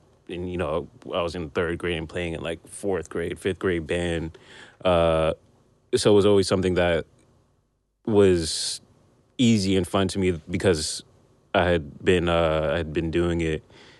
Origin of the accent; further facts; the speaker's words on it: Union, New Jersey, United States; also born or lived in Brooklyn, United States; I was born in Brooklyn. My parents moved to New Jersey just so it would be like a safer place to grow up. And the first town that I lived in was Union, New Jersey